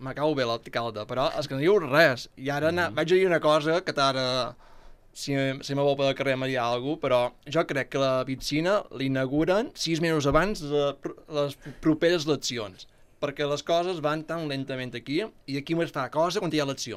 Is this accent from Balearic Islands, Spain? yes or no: yes; Ciutadella, Balearic Islands, Spain; De Ciutadella.